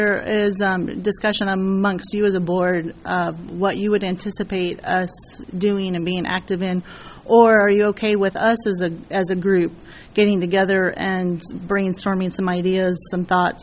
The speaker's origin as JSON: {"language": "English", "region": "Iowa", "country": "United States", "tie": "born or raised there", "said": "I grew up in Eastern Iowa, but graduated from Iowa State."}